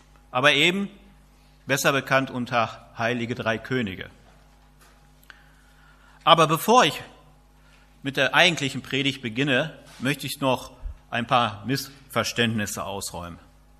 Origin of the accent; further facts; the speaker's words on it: Istrup, North Rhine-Westphalia, Germany; In meinem Heimatdorf in Istrup, also ein bisschen weiter weg von hier